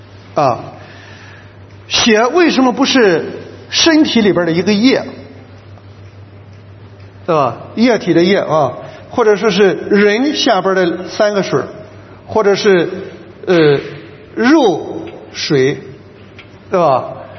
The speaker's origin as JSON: {"language": "Chinese", "country": "China", "said": "所以从我们中国人造字的时候就知道血是用来赎罪的"}